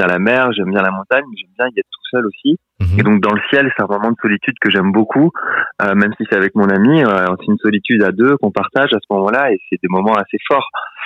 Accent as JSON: {"language": "French", "country": "France", "said": "parce que voilà, c'est je suis français"}